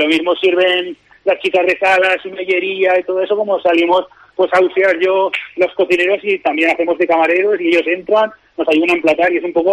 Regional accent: Blanes, Catalonia, Spain; otro poquito de donde vengo yo, de la Costa Brava, de Blanes, Barcelona, Montgat, ¿sabes?

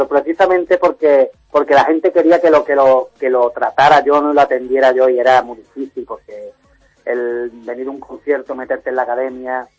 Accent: Málaga, Andalusia, Spain; Hombre, yo es que, bueno, mi tierra es mi tierra, ¿no?

